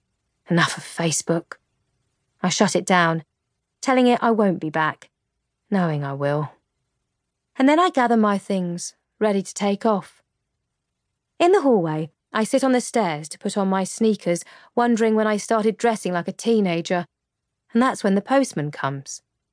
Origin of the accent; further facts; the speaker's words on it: London, United Kingdom; now in Bath, United Kingdom; whereas I'm originally from the East End, London. I've been living here for 20 years